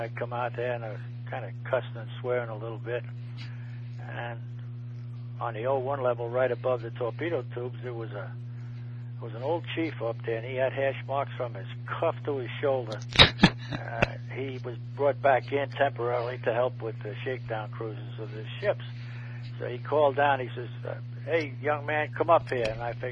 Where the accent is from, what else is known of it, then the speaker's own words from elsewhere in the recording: Brooklyn, New York, United States; Okay, I was born in Brooklyn, New York, on the 18th of June, 1924. Lived in the city there until 1942 when I went in the Navy.